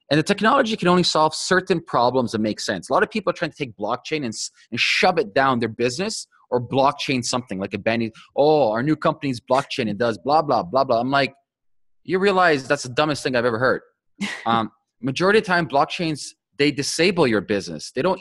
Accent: Toronto, Ontario, Canada; Yeah, well, I'm from Toronto, so I don't want to sound like pompous

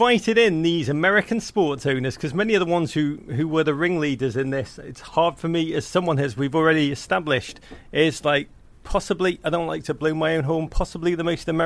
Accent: Liverpool, North West England, United Kingdom; I grew up in Liverpool in the 1980s. It's the greatest city in the world.

